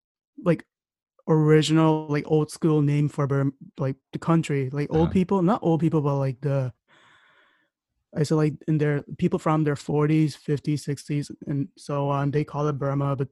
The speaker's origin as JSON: {"language": "English", "country": "Japan", "tie": "born or raised there", "said": "Yeah, I was born in Japan too."}